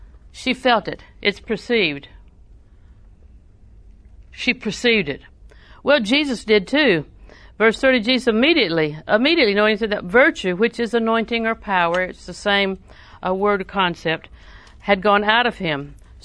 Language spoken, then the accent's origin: English; Auburndale, United States; And I'm from Auburndale, and it's no more, I heard, but Max Beach was the big deal.